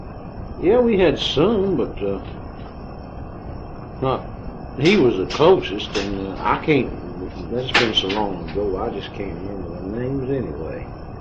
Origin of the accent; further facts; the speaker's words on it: Stockdale, Alabama, United States; born there; I was born in Stockdale in Talladega County, about, oh, I guess 200 yards from the old Mineral Line L&M Railroad.